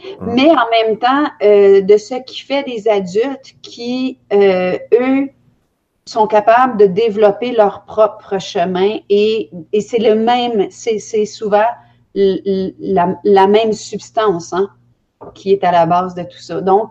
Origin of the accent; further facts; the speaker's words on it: Quebec, Canada; also born or lived in Belgium; je suis née en Belgique, et mes parents nous ont amenés, ma famille et moi, au Québec pour nous donner, si on veut, à un culte secret et clandestin qui se voulait religieux.